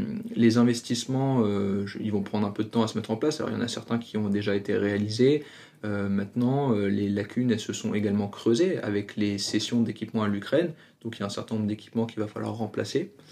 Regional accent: France; évidemment, en tant que Français, voilà, j'ai du mal à comprendre ces choix.

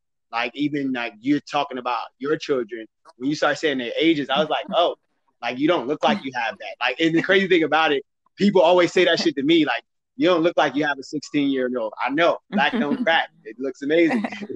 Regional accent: Newark, New Jersey, United States; And I learned that at a very young age, like growing up in Newark

